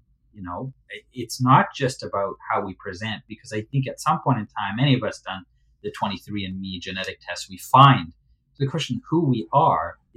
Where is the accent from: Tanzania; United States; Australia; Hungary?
Tanzania; now in Canada; being an immigrant at the time, my identity wasn't necessarily immediately tied to Canada. It was more tied to Tanzania. And I'd say, I'm Tanzanian.